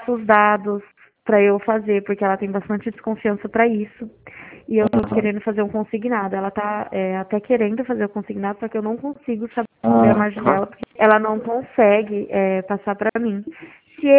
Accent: Dracena, São Paulo, Brazil; eu sou daqui de Dracena

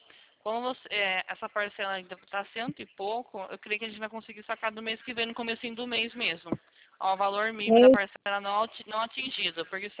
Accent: Rio Claro, São Paulo, Brazil; Nós somos de Rio Claro, São Paulo.

